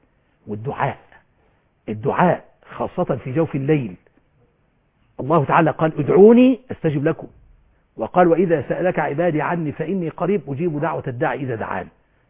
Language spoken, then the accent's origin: Arabic; Egypt; بلدنا مصر